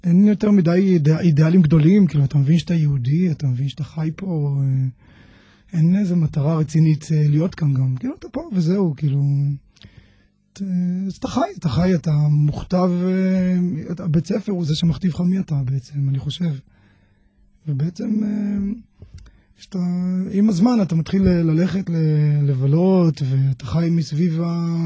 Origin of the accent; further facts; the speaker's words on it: Holon, Tel Aviv District, Israel; אני באופן כללי גדלתי בחולון